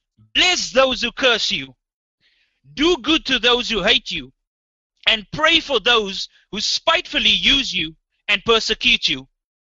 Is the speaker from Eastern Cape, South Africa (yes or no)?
no; Cape Town, Western Cape, South Africa; me growing up in South Africa, in Cape Town, you know, I've always...